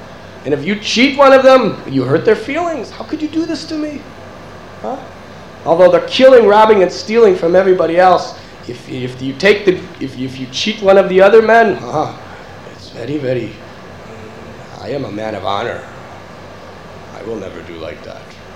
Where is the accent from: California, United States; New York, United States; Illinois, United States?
Illinois, United States; Chicago; You see, I'm from Chicago.